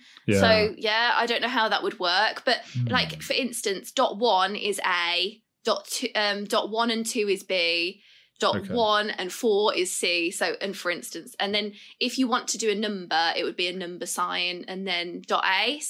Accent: Birmingham, West Midlands, United Kingdom; We met like because we're both from Birmingham, other sides of the city. I'm more from the north and he's more inner city.

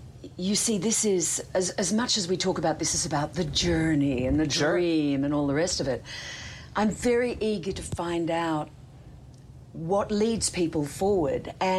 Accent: Australia; accent: Australian; Sometimes it's my Australian accent that queers the pitch, right?

